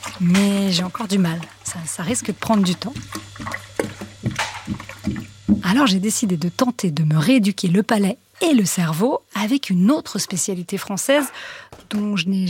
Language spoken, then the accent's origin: French; France; j'ai grandi en France, mais je n'aime pas le fromage.